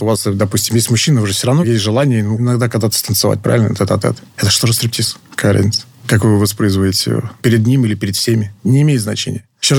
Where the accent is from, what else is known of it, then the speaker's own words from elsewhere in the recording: Saint Petersburg, Russia; now in Moscow, Russia; Я же из Питера приехал.